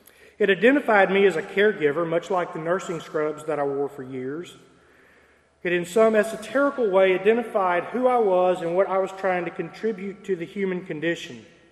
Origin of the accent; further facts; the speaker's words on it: Texas, United States; Cowboy boots and hats identify me as the Texan that I am, unfortunately for some.